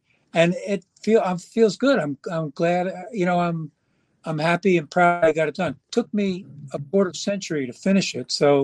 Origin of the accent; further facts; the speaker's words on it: Valhalla, New York, United States; also born or lived in Bronx; Yeah, I was born in the Bronx, but youngest of seven, and we had a two-bedroom apartment. So when I was a baby, my parents moved us up to Valhalla in Westchester County.